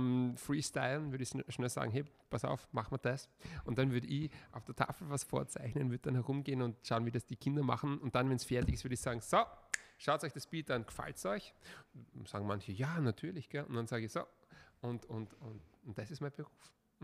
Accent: Austria; ist ich sage jetzt mal Nietzsche, Bruce, also diese Wiener Aktionisten bei uns in Österreich.

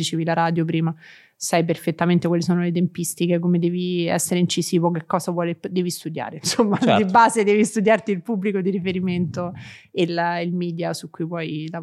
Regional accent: Rome, Lazio, Italy; noi da romani mica la conosciamo tutta la città, non siamo turisti

